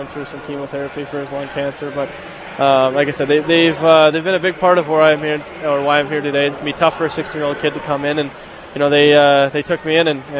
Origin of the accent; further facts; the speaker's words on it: Regina, Saskatchewan, Canada; Obviously, I'm well received in Regina. I love being here. This is my hometown, and it's just a great place to be.